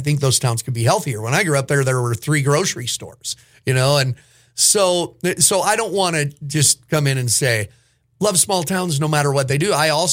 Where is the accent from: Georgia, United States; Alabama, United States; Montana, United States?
Montana, United States; for years I talked about being from Montana, and I always said I was from Montana when being from Montana wasn't cool